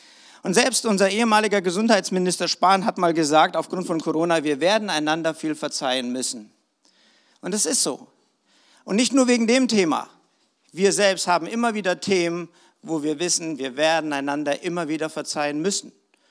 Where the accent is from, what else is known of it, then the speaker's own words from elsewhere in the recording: West Germany, Germany; Na, jetzt bin ich ein Wossi, aber ich komme aus dem Westen eigentlich. So, ich habe nicht so eine DDR-Vergangenheit